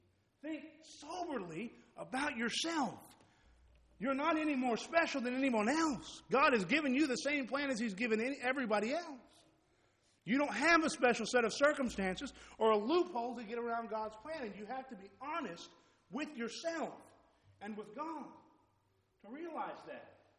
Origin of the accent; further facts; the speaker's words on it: Pampa, Texas, United States; I grew up in Pampa, Texas. If you've never been there, you probably never will. There's not a whole lot of reason to go there. Small little town in the Panhandle.